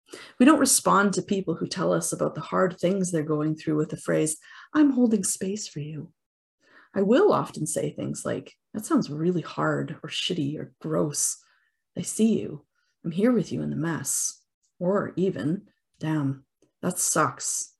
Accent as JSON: {"language": "English", "country": "Canada", "said": "perhaps I'm too Canadian to risk being perceived as not nice online"}